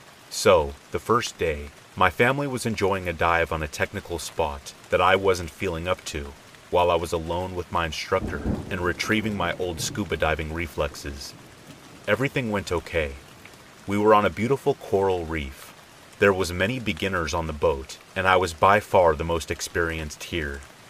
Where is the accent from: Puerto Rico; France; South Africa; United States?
France; French Caribbean; I'm from the French Caribbean, so it's not unusual to scuba dive during Christmas holidays.